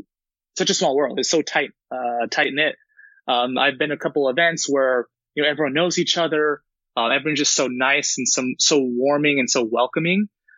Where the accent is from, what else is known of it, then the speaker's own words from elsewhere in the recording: Laguna Niguel, California, United States; I grew up in Laguna Niguel, which is just north of that.